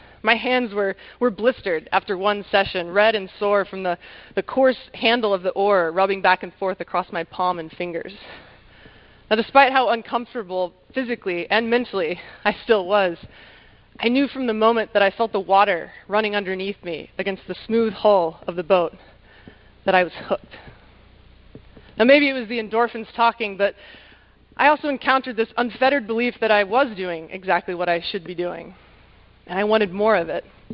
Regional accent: Louisiana, United States; I'm from Louisiana. I'm not scared of mosquitoes, but we don't mess around in small boats and water down there.

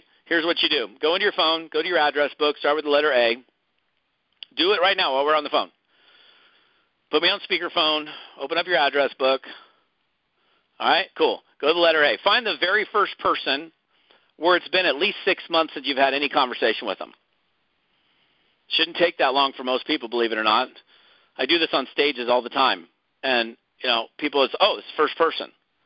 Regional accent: Seattle, Washington, United States; also born or lived in Long Beach; now in Monterey, United States; I grew up in Seattle, Kirkland, Bellevue, Juanita, Finn Hill area, Seattle area. Lived there for most of my life. Moved to Long Beach, California. Went to Long Beach State.

